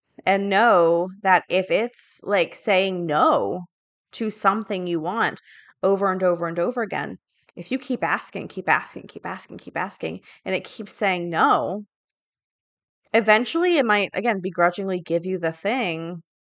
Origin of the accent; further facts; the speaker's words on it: Southern US, United States; There are some summer people, and I'm not one of them. Because I grew up in the South.